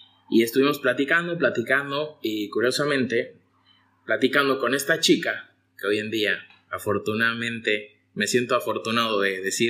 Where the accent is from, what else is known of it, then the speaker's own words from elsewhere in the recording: Naucalpan, State of Mexico, Mexico; yo pues nací en el DF, pero me crié y toda mi vida fue en el estado.